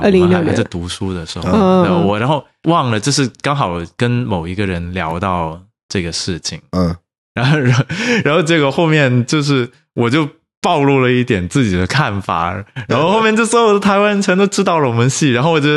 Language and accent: Chinese; Guangzhou, Guangdong, China; 对，我就讲说我对啊我中国人，然后我是广东的这样子